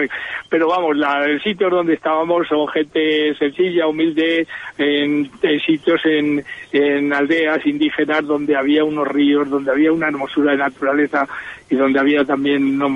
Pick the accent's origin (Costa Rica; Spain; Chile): Spain; Segovia, Castile and León; yo también soy un poco Patrimonio de la Humanidad porque soy de Segovia, ¿no?